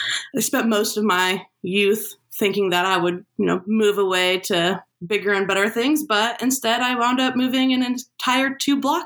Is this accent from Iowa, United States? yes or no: yes; Rockwell City, Iowa, United States; So I grew up in Rockwell City, Iowa, which is where I still live. I've never moved away. It's pretty rural, about 1,400 people, if you don't count the prison population.